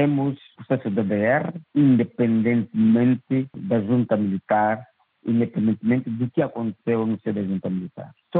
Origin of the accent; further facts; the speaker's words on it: Mozambique; criou tristeza em todos nós como moçambicanos